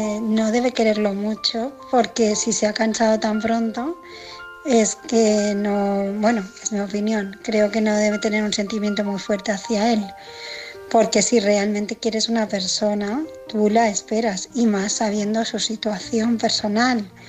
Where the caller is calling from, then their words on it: Barcelona, Catalonia, Spain; de Barcelona y era para opinar